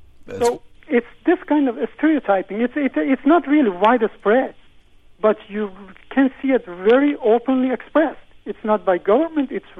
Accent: Iran; moved away; I'm a Muslim from Iran, living here, and I've been here for the last 6 years.

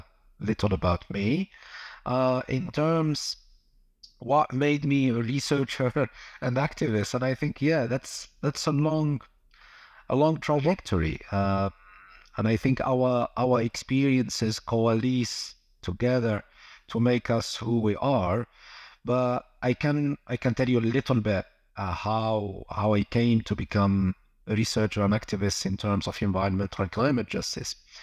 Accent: Algeria; I'm originally from Algeria, and I call myself a researcher and activist.

